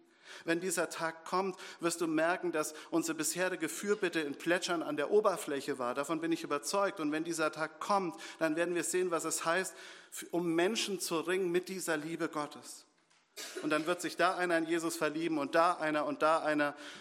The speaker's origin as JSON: {"language": "German", "region": "Hesse", "country": "Germany", "said": "Es ist nicht so, dass die Hessen besonders hart und stur sind. Ich komme selbst aus Dringenstein, ich weiß das."}